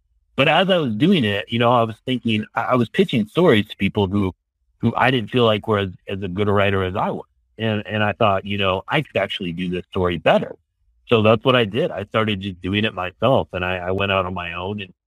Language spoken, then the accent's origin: English; Aurora, Colorado, United States; also born or lived in Denver; But I was born in Denver, grew up in Aurora, a suburb of Denver here.